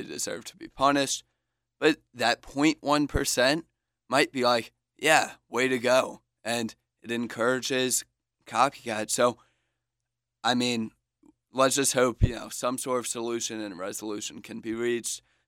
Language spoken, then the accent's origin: English; the South, United States; Very somber stuff because I'm from the South.